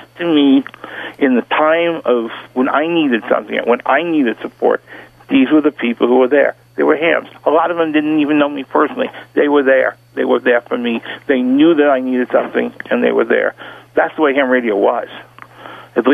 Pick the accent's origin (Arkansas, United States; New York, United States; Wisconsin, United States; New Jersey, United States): New York, United States; Brooklyn; On the other hand, I was brought up in Brooklyn. I'm a street kid, so I was, anyway.